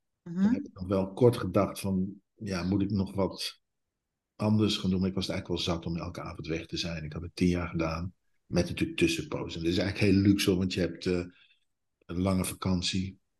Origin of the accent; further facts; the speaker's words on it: Utrecht, Netherlands; now in Germany; Ja, ik kom uit Utrecht. Ik ben een geboren Utrechter.